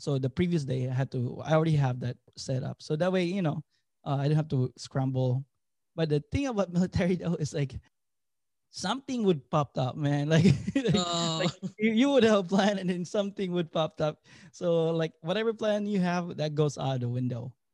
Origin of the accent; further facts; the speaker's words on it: Cebu, Central Visayas, Philippines; also born or lived in Phoenix, Arizona; now in San Diego, United States; I'm from Cebu, Philippines. So I'm Bisaya, but I left like 20 years ago from Philippines. And then right now I'm in San Diego, California.